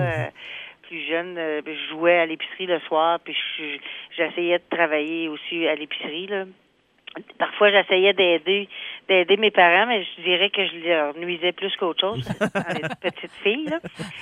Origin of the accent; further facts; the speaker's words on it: Maniwaki, Quebec, Canada; Oui, je suis originaire de Maniwaki. Je suis née ici. Plus jeune, j'ai fait mes études ici, puis j'ai quitté la région pour aller faire un cours d'infirmière à Saint-Jérôme.